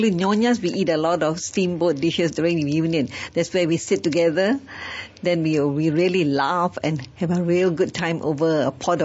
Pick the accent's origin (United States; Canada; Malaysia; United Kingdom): Malaysia; Penang; Because I come from Penang, so I love, spicy food.